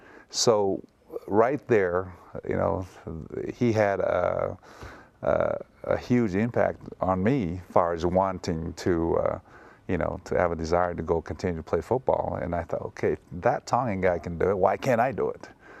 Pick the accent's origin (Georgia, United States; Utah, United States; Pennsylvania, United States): Utah, United States; Salt Lake City; Yeah, I remember, growing up in Salt Lake, I didn't play football until I was 10th grade.